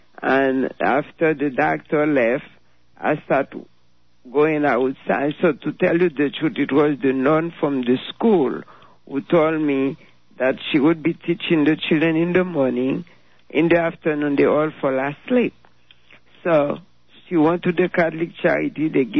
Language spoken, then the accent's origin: English; Las Caobas, Centre, Haiti; I'm from Las Caobas. It's a small town, about 40 miles from Port-au-Prince, but it takes about 3 hours to get there due to the condition of the road.